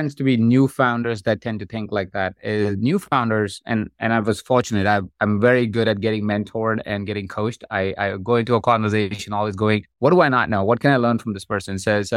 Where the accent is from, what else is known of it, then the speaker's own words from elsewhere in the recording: India; okay, I grew up in India. That's where I'm from.